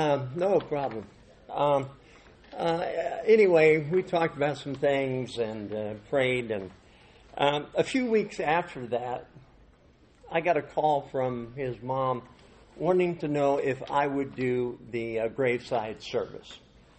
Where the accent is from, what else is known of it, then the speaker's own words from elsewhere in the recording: Des Moines, Iowa, United States; I grew up in the Midwest in Des Moines, Iowa.